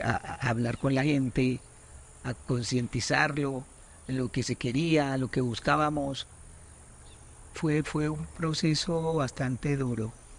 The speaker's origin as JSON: {"language": "Spanish", "country": "Colombia", "said": "que nos reconozcan como colombianos que somos y que hemos vivido en este territorio por tantos años"}